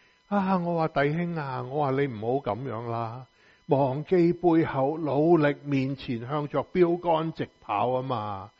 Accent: China; 咁当然我是中国人，男人就没什么在家玩车的。

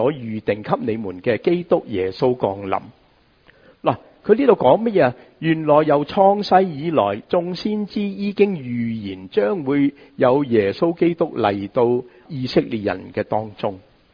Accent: Hong Kong; 我们香港人说排排坐

